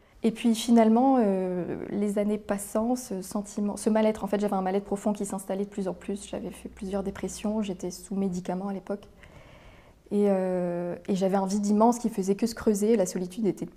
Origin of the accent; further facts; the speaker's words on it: Nice, Provence-Alpes-Côte d'Azur, France; now in Paris, France; je viens de Nice, donc de la Côte d'Azur, et j'ai grandi dans une famille qui est de tradition chrétienne, catholique de la part de mon père, puisqu'il est d'origine italienne, et un peu orthodoxe du côté de ma maman, puisqu'on descend de la Russie.